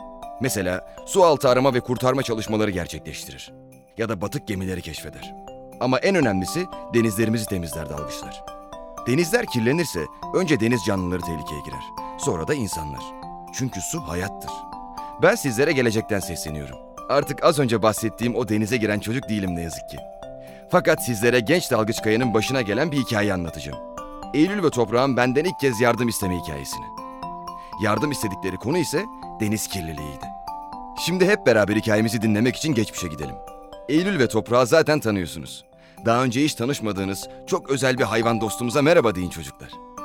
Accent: Heybeliada, Istanbul, Turkey; Heybeliada'da doğup büyüdüm. Ve hep burada yaşadım. Adı üstünde. Heybeliada. Yani ben dört tarafı denizlerle çevrili bir kara parçasında doğdum ve büyüdüm.

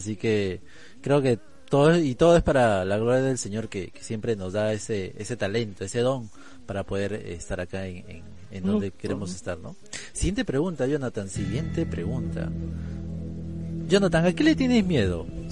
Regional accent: Callao, Peru; yo soy del Callao y me encanta mucho la salsa

